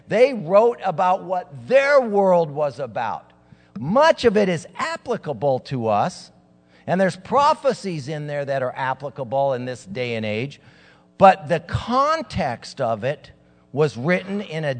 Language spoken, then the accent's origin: English; Santa Ana, California, United States; And because I'm from Santa Ana, and that's really a bigger deal.